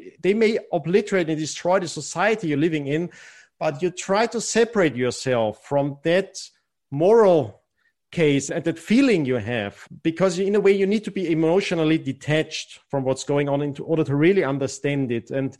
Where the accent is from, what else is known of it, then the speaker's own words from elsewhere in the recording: Austria; first language German; English is a second language; It's my home. My first language is German. And I was oddly surprised when growing up in Austria